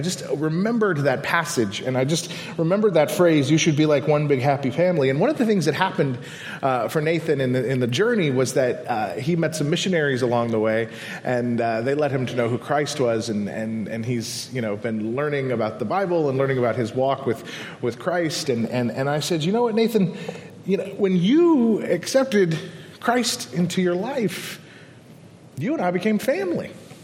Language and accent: English; United States; he found out I was from New York and New Jersey